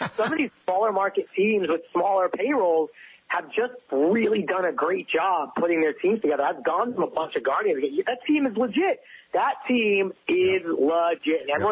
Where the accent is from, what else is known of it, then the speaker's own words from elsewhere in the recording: Brooklyn, New York, United States; moved away as an adult; now in Los Angeles, United States; So I grew up in Bensonhurst, Brooklyn in the 90s, which was, you know, great place to grow up